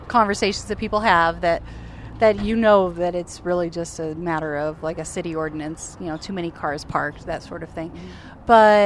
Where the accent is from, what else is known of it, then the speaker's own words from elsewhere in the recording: Albuquerque, New Mexico, United States; Actually, I grew up in Albuquerque, and I graduated cum laude from the University of New Mexico. My mom's from here.